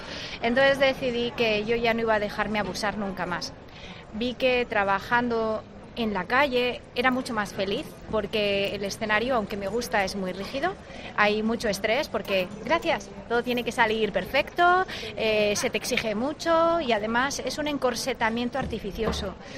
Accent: Madrid, Community of Madrid, Spain; born there; now in Cartagena, Spain; Bueno, nací en Madrid.

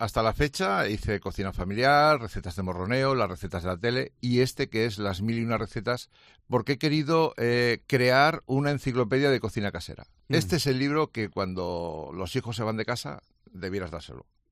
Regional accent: Spain; Soy el cocinero español más popular en redes sociales.

